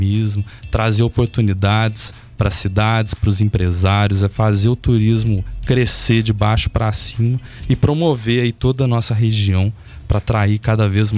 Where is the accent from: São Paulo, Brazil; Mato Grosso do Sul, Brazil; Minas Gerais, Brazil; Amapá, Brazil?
Minas Gerais, Brazil; Aiuruoca; now in São Lourenço, Brazil; Eu sou residente de São Lourenço, mas sou natural de Aruoca.